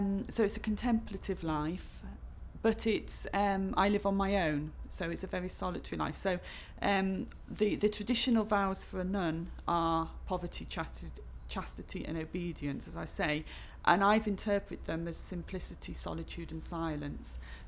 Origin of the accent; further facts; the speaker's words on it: East Midlands, United Kingdom; I'm 46 years old and I'm from Lincolnshire.